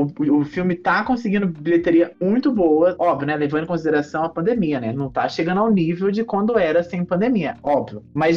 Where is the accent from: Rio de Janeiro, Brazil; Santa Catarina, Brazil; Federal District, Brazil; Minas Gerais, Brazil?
Minas Gerais, Brazil; Eu sou de Minas Gerais, pra quem tá escutando aí, não sei de onde.